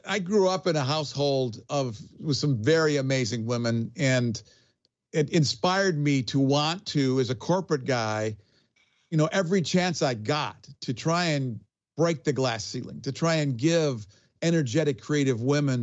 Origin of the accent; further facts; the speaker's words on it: Ann Arbor, Michigan, United States; Growing up in Ann Arbor, Michigan, in our household, I didn't even realize the extent to which there was racism